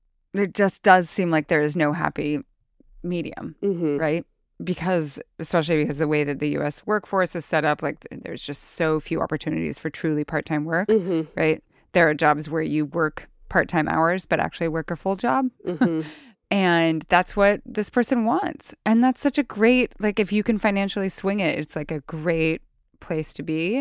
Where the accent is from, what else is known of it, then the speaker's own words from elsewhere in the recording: Minnesota, United States; born there; Originally. Yeah, I was born in Minnesota.